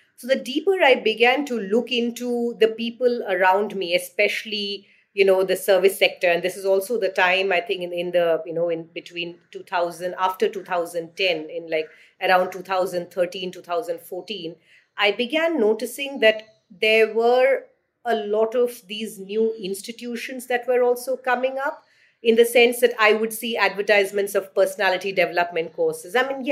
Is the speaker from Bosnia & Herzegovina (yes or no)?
no; Kerala, India; my professional life has pretty much been in Delhi, but I'm a Bengali and I was born and brought up in Kerala. I studied in Delhi University and then later in Jawaharlal Nehru University before going off to Geneva for my PhD.